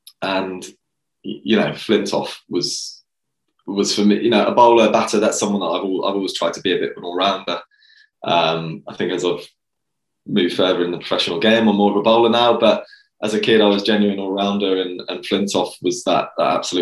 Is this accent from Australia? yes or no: yes; Australia; And then also on the flip side, being the Aussie, I think, you know